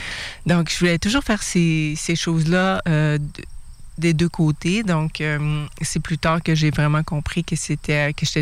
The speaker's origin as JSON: {"language": "French", "town": "Mashteuiatsh", "region": "Quebec", "country": "Canada", "said": "Mashtuyat Nuchin, je viens de la communauté de Mashtuyat."}